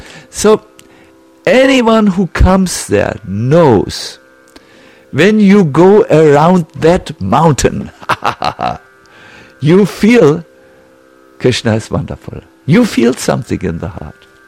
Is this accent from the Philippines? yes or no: no; Hamburg, Germany